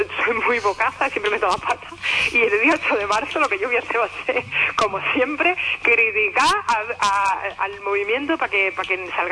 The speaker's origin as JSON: {"language": "Spanish", "region": "Andalusia", "country": "Spain", "said": "Yo que soy andaluza"}